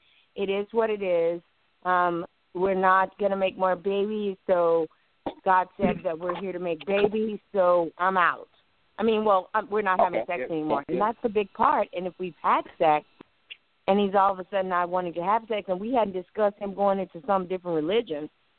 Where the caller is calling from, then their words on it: New Albany, Mississippi, United States; I'm calling from New Albany, Mississippi.